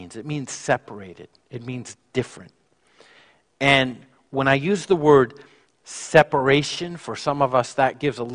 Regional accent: Maine, United States; I grew up in Maine. I used to boil my own maple syrup.

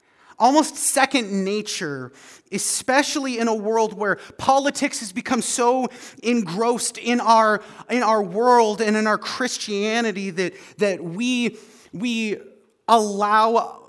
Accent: Canada; I'm very Canadian.

